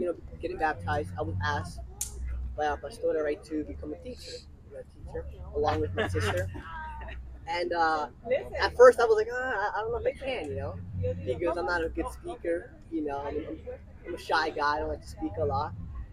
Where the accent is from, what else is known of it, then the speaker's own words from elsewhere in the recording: New Jersey, United States; Okay, so my parents are from Guatemala. Okay. I was born here in the year 2001. You know, from New Jersey.